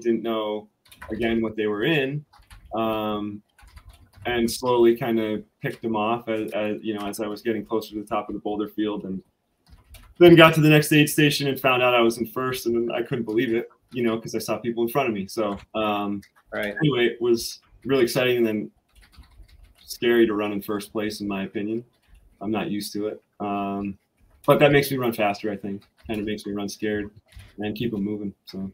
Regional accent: Center Moreland, Pennsylvania, United States; I grew up in Center Moreland, which is on the other side of Miller Mountain.

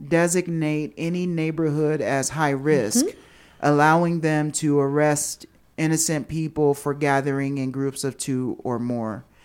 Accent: Washington, District of Columbia, United States; So again, that's my hometown. I have loved ones there.

